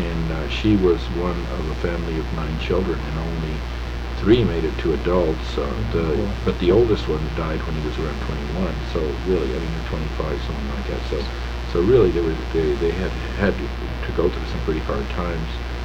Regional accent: El Paso, Texas, United States; born there; Okay, I was born in El Paso, Texas. I was delivered by a Japanese doctor right before Pearl Harbor, and he split right after that.

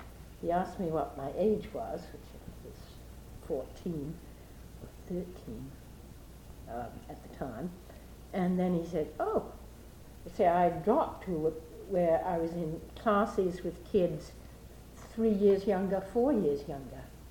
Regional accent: New York, United States; also born or lived in Boston; Well, my father was a New Yorker, my mother a Bostonian, so I was brought up in New York and on Long Island. I was born in 1920, in Boston.

